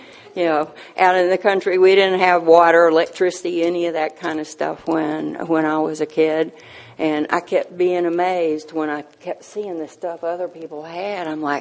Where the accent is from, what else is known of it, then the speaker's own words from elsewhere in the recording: Texas, United States; And also, I'm from Texas, and so I have a perfect right to have whatever I want.